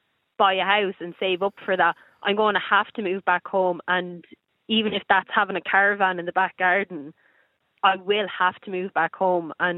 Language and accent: English; Laois, Leinster, Ireland; moved away as an adult; now in Cork, Ireland; I'm originally from Laois, and after, I say, over 6 months of looking for a job in Laois or Dublin, even just a easy commute, I ended up getting a job in Cork and I had to move down.